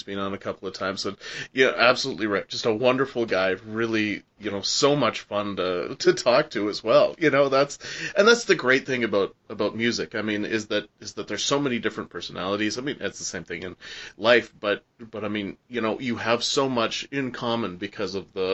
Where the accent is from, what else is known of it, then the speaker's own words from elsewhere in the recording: Canada; being Canadian